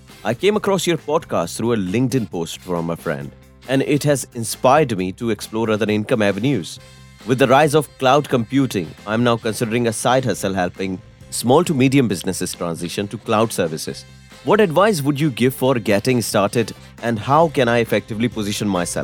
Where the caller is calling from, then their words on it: Bangalore, Karnataka, India; from Bangalore.